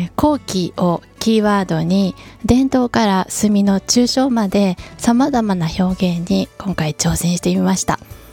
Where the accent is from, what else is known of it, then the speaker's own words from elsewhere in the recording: Kyoto, Japan; 京都生まれの京都育ち、京都拠点に活動しております